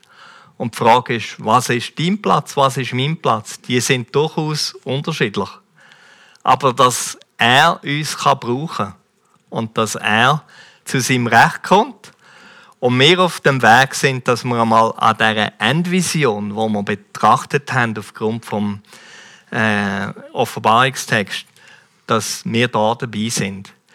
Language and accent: German; Switzerland; Und wir müssen uns eigentlich als Schweizer sagen lassen, wo sind wir?